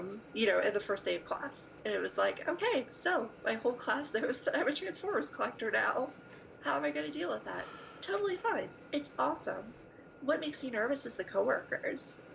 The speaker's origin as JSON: {"language": "English", "town": "St. Louis", "region": "Missouri", "country": "United States", "tie": "born or raised there", "said": "I never really, so where I used to live, I grew up in St. Louis, I never found a group."}